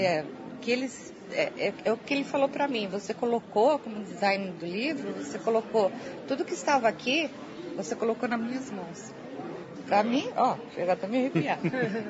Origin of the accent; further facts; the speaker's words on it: Brazil; E eu tenho até um certo receio, porque a gente, como brasileiro, vai ficar meio envergonhado, né?